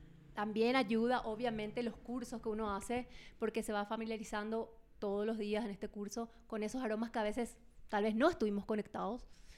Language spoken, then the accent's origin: Spanish; Paraguay; moved away as an adult; now in Bogotá, Colombia; soy de Paraguay, vivo en Bogotá hace 5 años, ahora en enero cumplí 5 años.